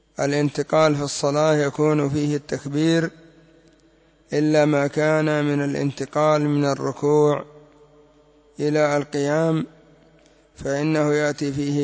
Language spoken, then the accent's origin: Arabic; Yemen; ويأتون بمثل الزامل سمع عندنا في اليمن بالزامل